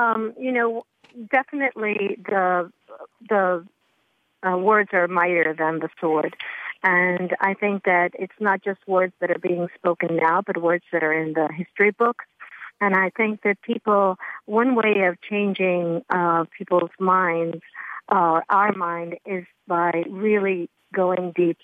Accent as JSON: {"language": "English", "country": "United States", "said": "I hear, oh, I'm Hispanic, I'm Latina, which, by the way, I am. I'm an American. Wait a second. I'm a U.S. citizen"}